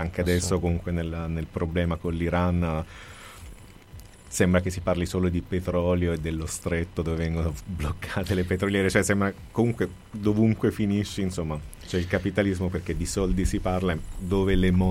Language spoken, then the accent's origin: Italian; Calabria, Italy; le sonorità tradizionali di Calabria, che è la mia terra